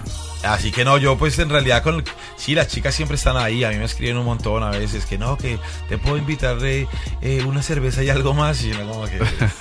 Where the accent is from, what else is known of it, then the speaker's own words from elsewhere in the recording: Soacha, Cundinamarca, Colombia; crecimos en lugares, o sea, bastante lejanos, porque yo soy más de Soacha, Bogotá, qué sé yo